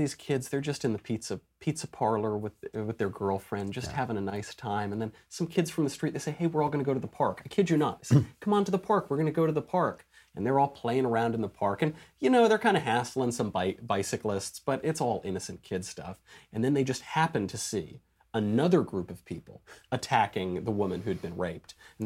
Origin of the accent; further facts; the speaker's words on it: New York, United States; But first of all, I'm a New Yorker.